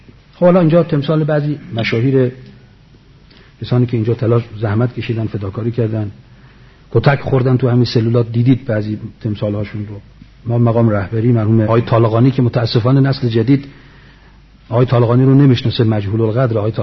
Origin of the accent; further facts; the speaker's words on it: Palestine; now in Iran; گفتم من فلسطینی ام.